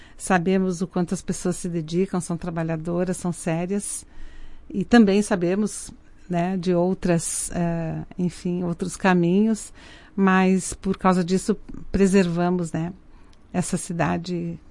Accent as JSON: {"language": "Portuguese", "town": "Caxias do Sul", "region": "Rio Grande do Sul", "country": "Brazil", "said": "Aliás, Caxias toda, né? Eu sou de Caxias do Sul. E como caxiense..."}